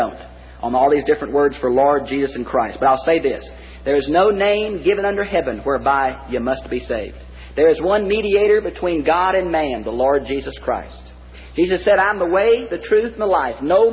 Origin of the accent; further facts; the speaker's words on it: Houston, Texas, United States; I can remember I grew up in Houston, Texas, and I think it rains every day in Houston.